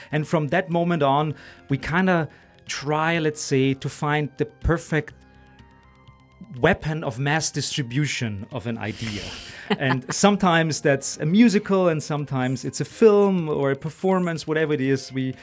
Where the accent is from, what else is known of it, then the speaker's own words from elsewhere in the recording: Stockerau, Lower Austria, Austria; So I grew up in Stockerau, like Wiener Speckgürtel.